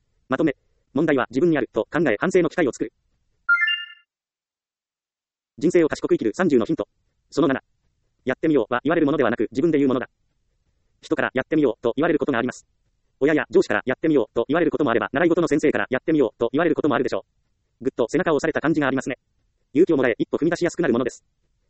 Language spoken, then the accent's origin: Japanese; Ehime, Japan; 私は愛媛県の田舎出身です。自宅周辺には田んぼがあるのでカエルやオタマジャクシはもちろんバッタやコオロギも平気です。